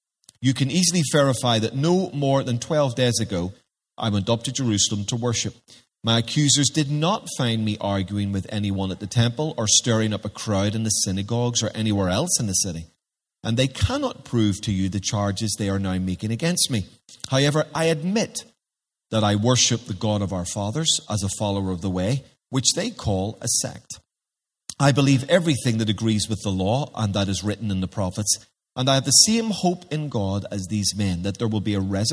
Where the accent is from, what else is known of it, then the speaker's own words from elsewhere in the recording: Ireland; I have to say that as an Irishman.